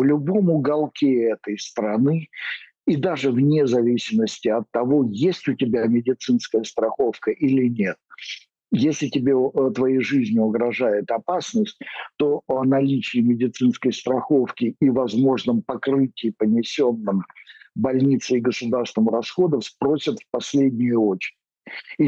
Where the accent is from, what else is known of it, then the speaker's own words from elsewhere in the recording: Kemerovo Oblast, Russia; А вот какая-нибудь, допустим, Томская условная область, вот там вот, вот там, или Кемеровская, откуда я родом, вот там вот лучше этого не делать